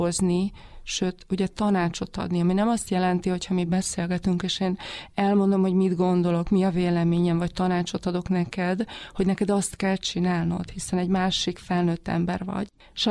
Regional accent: Nitra Region, Slovakia; moved away as an adult; also born or lived in Bratislava; now in Hungary; Én Szlovákiában születtem, és ott éltem 37 évig. Esztergommal szemben egyébként Párkány, illetve Párkány mellette egy hát kisebb vagy közepes nagyságú faluban 7 éves koromig, majd utána egy kisvárosban 18 éves koromig

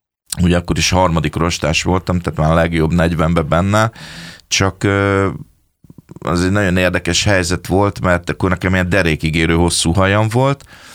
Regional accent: Sarkad, Békés, Hungary; és ugye Sarkadról származom

